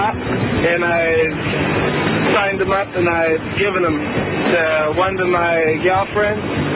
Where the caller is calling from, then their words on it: Mountain Home, Idaho, United States; I'm calling from Mountain Home, Idaho right now.